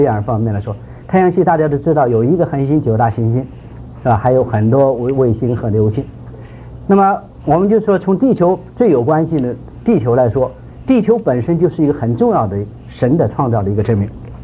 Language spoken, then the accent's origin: Chinese; China; 反正我是从小在大陆长大，所以受了很多无神论的教育。